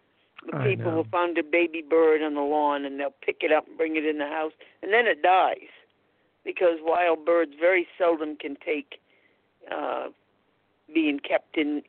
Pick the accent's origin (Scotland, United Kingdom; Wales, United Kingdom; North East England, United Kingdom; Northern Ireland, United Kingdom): Scotland, United Kingdom; I'm Scottish.